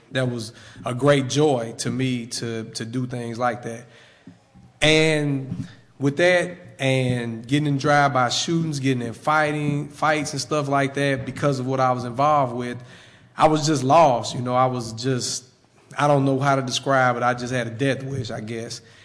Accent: East St. Louis, Illinois, United States; I'm from East St. Louis, Illinois, so I'm sure most of you guys, if you're from around this area, you've heard of East St. Louis, and I was born in 1974

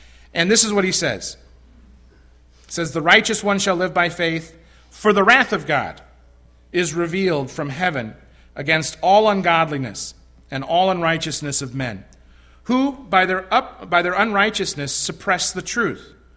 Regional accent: Iowa, United States; I'm from Iowa. I'm from the small town of Parkersburg, Iowa. I'm from Waterloo, Iowa.

